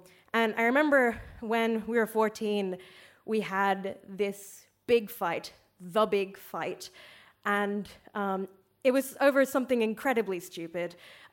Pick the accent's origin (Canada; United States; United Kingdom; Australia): Australia